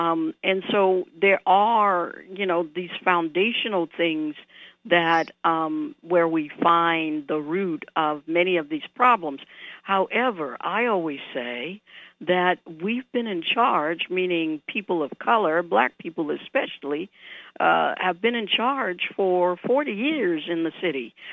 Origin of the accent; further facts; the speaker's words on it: New Orleans, Louisiana, United States; I think about my own coming from Louisiana. I grew up in New Orleans and, you know, in a segregated society.